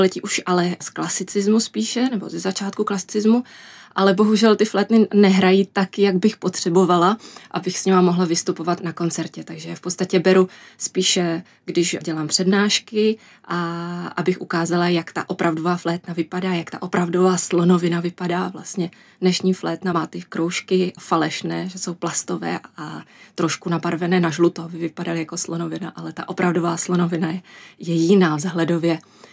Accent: Jeseník, Olomouc Region, Czechia; já jsem původem z Jeseníku.

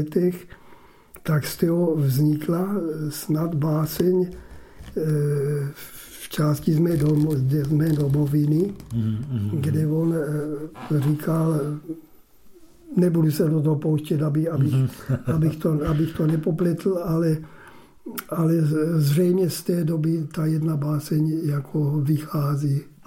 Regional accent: Kyjov, South Moravian Region, Czechia; born there; Tatínek rodák tady z Biskupek se odstěhoval ke Kyjovu, tam jsme se narodili my, teda já, a já jsem si zase našel ženu zpátky v Biskupkách

